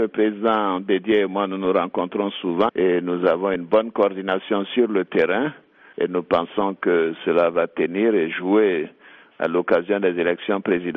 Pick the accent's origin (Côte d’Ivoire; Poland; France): Côte d’Ivoire; D'abord, je suis Ivoirien et je souhaite apporter ma contribution à mon pays.